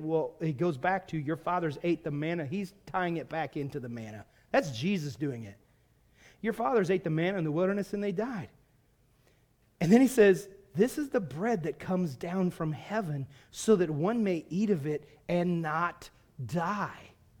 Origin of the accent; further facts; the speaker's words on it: Virginia, United States; accent: Virginia hick accent; I was raised in the East Coast, and so we always had those things. And I also have a big Virginia hick accent.